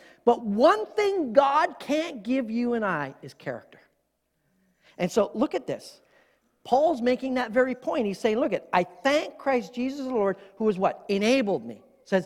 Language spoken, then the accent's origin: English; Canada; moved away as an adult; now in United States; I remember when I was transitioning from Canada to move to the U.S., you know, leaving my job, you know, the family farm, family business, leaving all of that to move here.